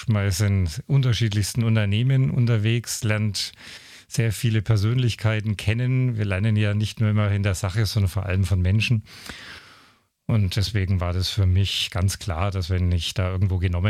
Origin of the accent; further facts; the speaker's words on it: Beringersdorf, Bavaria, Germany; Ja, ich bin hier in Beringersdorf aufgewachsen, hier in die Grundschule gegangen. Damals war Beringersdorf ja noch eine eigene Gemeinde.